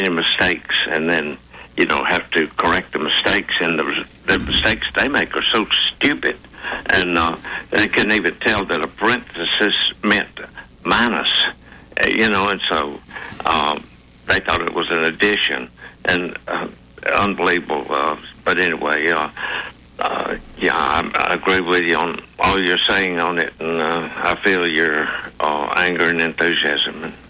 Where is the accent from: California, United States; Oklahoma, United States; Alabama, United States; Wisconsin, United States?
Alabama, United States; A family that I grew up with up in North Alabama